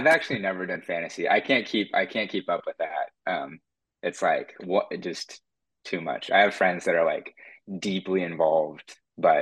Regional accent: California, United States; I'm from the Bay Area, so

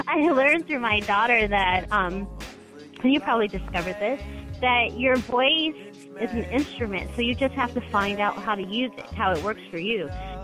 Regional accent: San Bernardino, California, United States; I grew up in San Bernardino, and we would go to Redlands, too. So I'm from the IE, so I totally get what you're saying.

